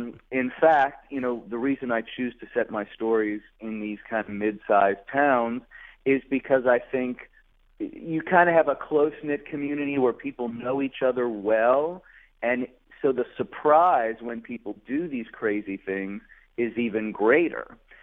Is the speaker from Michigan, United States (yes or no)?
no; Cincinnati, Ohio, United States; Well, yeah, I was born in Cincinnati, and I grew up there, and then I came back later, and I went to graduate school there.